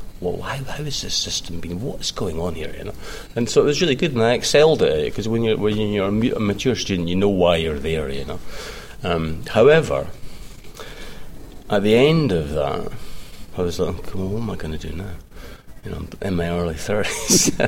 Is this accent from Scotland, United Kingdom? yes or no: yes; Edinburgh, Scotland, United Kingdom; Where did I grow up? I grew up in Edinburgh. I'm an Edinburgher.